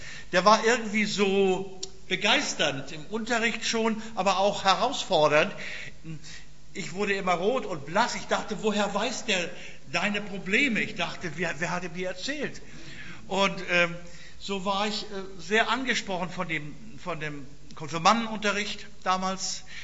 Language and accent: German; Northern Germany, Germany; Für mich als Norddeutscher sehr ungewohnt.